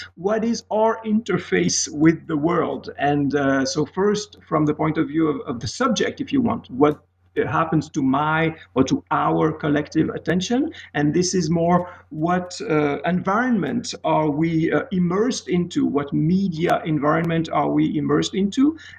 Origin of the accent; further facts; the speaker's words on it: Geneva, Switzerland; English is a second language; moved away as an adult; now in United States; I am from Swiss origin in Geneva. I spent about 30 years in Geneva studying mostly literature. Then I moved to the United States of America, the beautiful city of Pittsburgh, PA